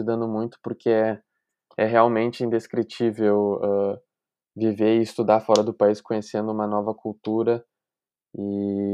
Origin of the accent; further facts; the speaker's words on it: Porto Alegre, Rio Grande do Sul, Brazil; Eu, por exemplo, sou de Porto Alegre, do Brasil.